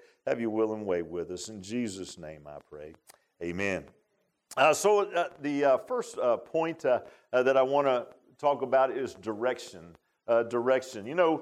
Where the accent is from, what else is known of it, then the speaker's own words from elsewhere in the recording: Virginia Beach, Virginia, United States; You know, I grew up in Virginia Beach. Everybody said, man, why do you want to leave Virginia Beach and come to the mountains?